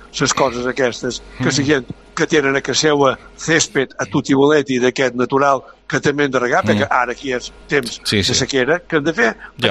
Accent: Balearic Islands, Spain; hi ha gent mallorquina, nosaltres som mallorquins

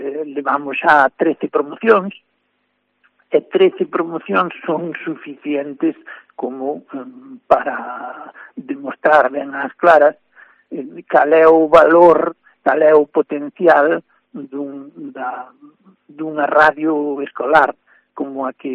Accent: Grañas do Sor, Galicia, Spain; born there; veciños da miña parroquia onde eu nacín, das Grañas do Sor.

